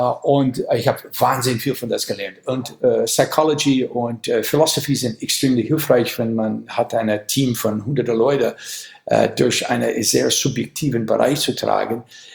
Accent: Wisconsin, United States; German is a second language; Aber in Amerika, ich komme aus Wisconsin

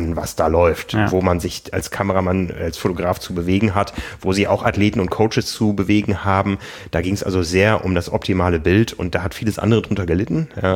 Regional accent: Osnabrück, Lower Saxony, Germany; aus meiner Heimat Osnabrück

